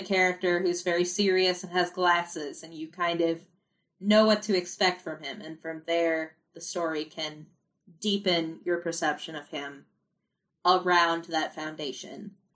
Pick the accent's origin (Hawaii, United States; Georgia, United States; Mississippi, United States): Hawaii, United States; That one definitely, like, called me back to some, like, old memories of, like, growing up in Hawaii.